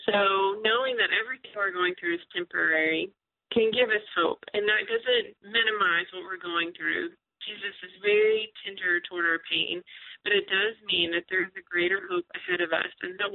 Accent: Texas, United States; accent: Texas; someone asked me with my little Texas accent saying y'all all the time, you know, where are you from?

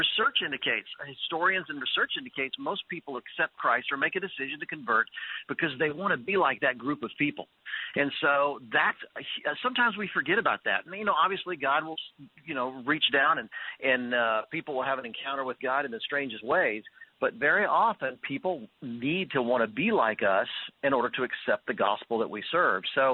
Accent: Charlotte, North Carolina, United States; Well, I'm a preacher's kid from the South. I grew up in Charlotte, North Carolina.

